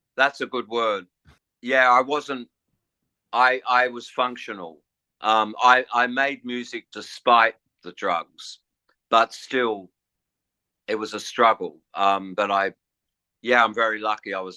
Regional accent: England, United Kingdom; And look, I'm English anyway, not that that's got anything to do with it. I was born in England

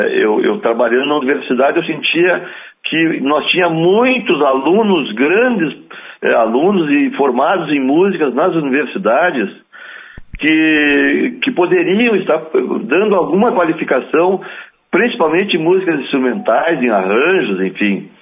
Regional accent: Piratini, Rio Grande do Sul, Brazil; E eu também do segundo distrito de Piratini, né?

